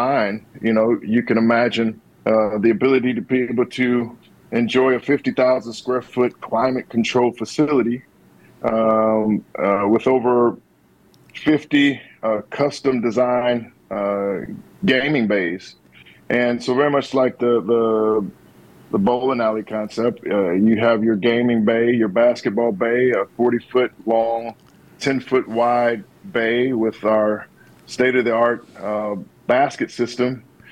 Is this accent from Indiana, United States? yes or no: yes; Indianapolis, Indiana, United States; I was born and raised in Indianapolis, so I'm a Hoosier native.